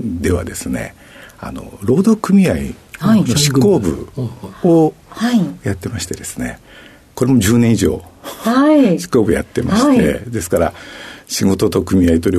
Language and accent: Japanese; Odawara, Kanagawa, Japan; 神奈川県の小田原市になります。